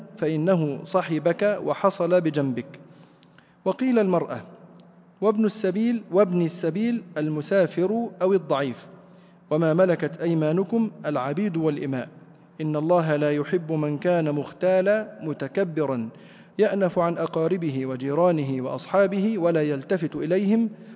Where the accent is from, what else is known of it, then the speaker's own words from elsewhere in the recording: Egypt; لأن مثلا يحدث أحيانا عندنا في مصر وفي بعض البلاد الأخرى يحكم الأعراف